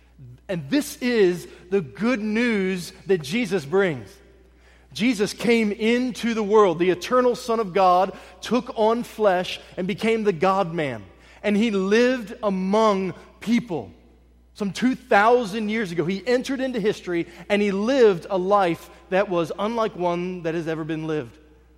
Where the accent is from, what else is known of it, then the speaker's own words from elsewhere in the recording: Berkeley Springs, West Virginia, United States; I grew up in West Virginia, Berkeley Springs, West Virginia, about an hour and 45 minutes from here.